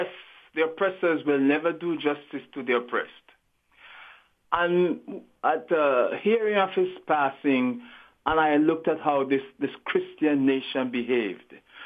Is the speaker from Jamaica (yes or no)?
yes; Jamaica; as an African growing up in the Caribbean, Jamaica to be exact, the land of Garvey.